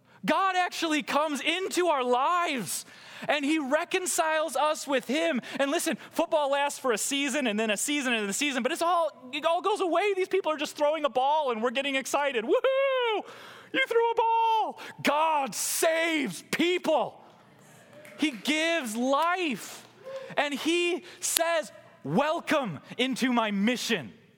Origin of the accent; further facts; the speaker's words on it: Illinois, United States; But we're Bears fans, so we like the Bears. I grew up in Illinois.